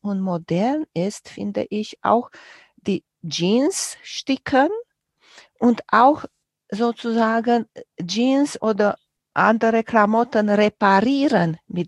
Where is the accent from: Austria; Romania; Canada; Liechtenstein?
Romania; Ich bin groß geworden in Rumänien und wir hatten auch ganz viel